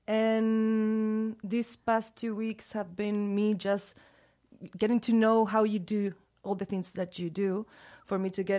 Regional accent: Chile; English is a second language; now in Barcelona, Spain; And I'm from Chile. But I've been living in Barcelona for 3 years so far, I think, yeah.

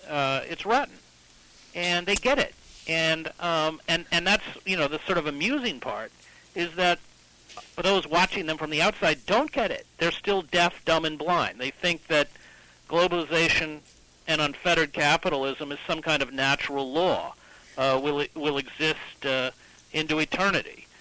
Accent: Schoharie, New York, United States; the Christian anarchism in which I was raised in Schoharie, New York, not very far from you.

